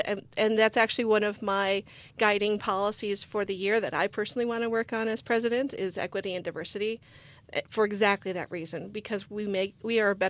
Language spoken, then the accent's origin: English; Michigan, United States; I grew up in Southeast Michigan, so it's something I'm keenly aware of.